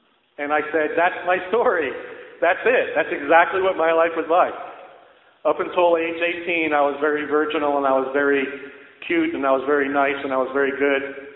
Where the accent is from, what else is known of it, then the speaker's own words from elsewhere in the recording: Tarrytown, New York, United States; also born or lived in White Plains, United States; And then at age 10, I moved from Tarrytown, New York to White Plains, New York, which was about 20 minutes away.